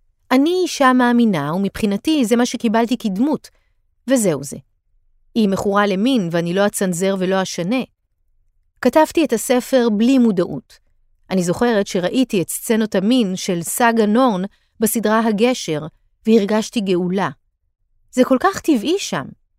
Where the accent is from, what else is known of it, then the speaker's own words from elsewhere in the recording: Tel Aviv, Tel Aviv District, Israel; also born or lived in Rishon LeZion; אני נולדתי בתל אביב, וכשהייתי בת 16 עברנו לראשון לציון. חזרתי לתל אביב בסביבות הצבא.